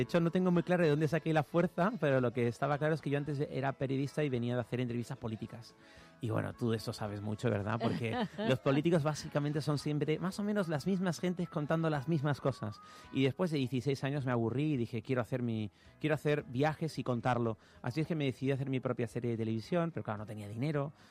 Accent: Canary Islands, Spain; yo vivo en Tenerife, soy tinerfeño. Vivo en La Orotava y tengo un apartamentito pequeño en un edificio viejo.

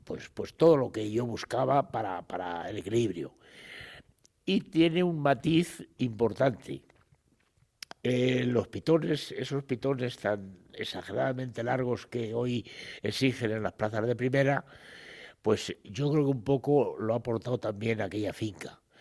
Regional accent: Guadalix de la Sierra, Community of Madrid, Spain; todos mis abuelos, toda mi familia ha nacido en Guadalix y yo también he nacido en Guadalix, yo soy oriundo de Guadalix de la Sierra.

